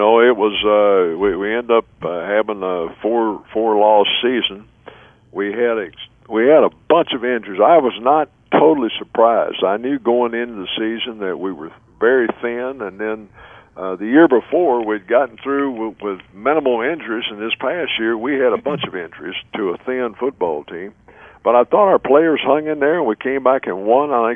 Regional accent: Texas, United States; I didn't know for sure where, but I told him I was from Texas and would love to get back here.

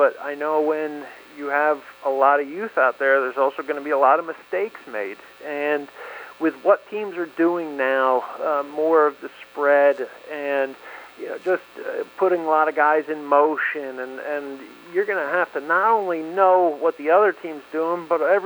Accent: New Jersey, United States; as a kid growing up in New Jersey, where college football was not big, everything was NFL, New York Giants, Jets.

